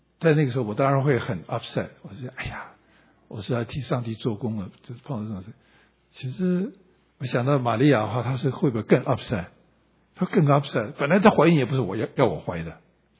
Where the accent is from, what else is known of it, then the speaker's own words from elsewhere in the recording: China; 我们中国人是说好，我现在做不好